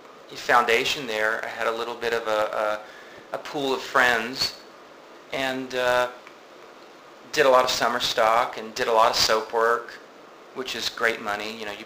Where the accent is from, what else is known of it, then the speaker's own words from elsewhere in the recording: Tampa, Florida, United States; I'm from Tampa, so Tampa's not a small town, but it's not a big town.